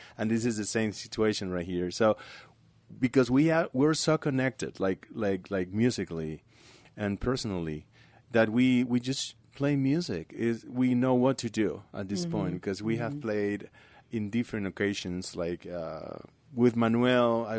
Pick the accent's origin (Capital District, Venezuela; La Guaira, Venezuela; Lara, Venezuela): Lara, Venezuela; Barquisimeto; I had this amazing cuatro player also from Venezuela and from my hometown, Barquisimeto, Henry Linares.